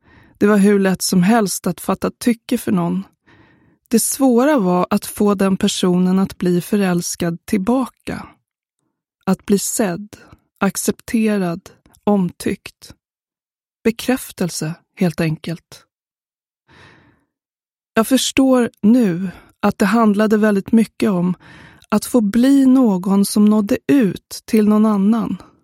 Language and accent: Swedish; Sollentuna, Stockholm County, Sweden; När jag var liten bodde vi i Sollentuna, norr om Stockholm.